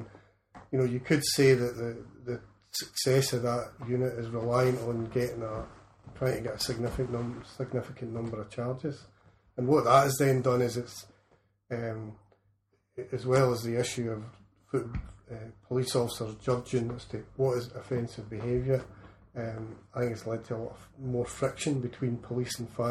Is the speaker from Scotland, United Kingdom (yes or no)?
yes; Halfway, Scotland, United Kingdom; when I spoke earlier about growing up in Halfway, mm-hmm. when I went to school in Halfway, the two schools were right, and still are right next to each other, St Caddox and Cairns Primary